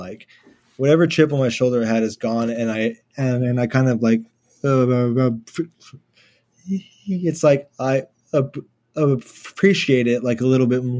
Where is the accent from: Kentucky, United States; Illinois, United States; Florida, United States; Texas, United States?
Texas, United States; Houston; So I grew up kind of in like the inner city, like maybe 10 minutes from downtown. That you could see the skyline from my house and stuff.